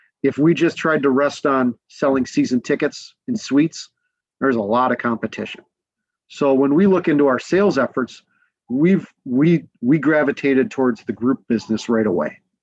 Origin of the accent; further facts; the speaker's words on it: Minnesota, United States; We're from Minnesota and we love our Juicy Lucy's here.